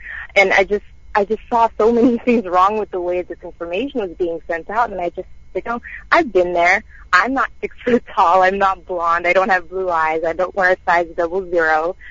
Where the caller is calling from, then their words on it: San Jose, California, United States; I'm calling from San Jose, California.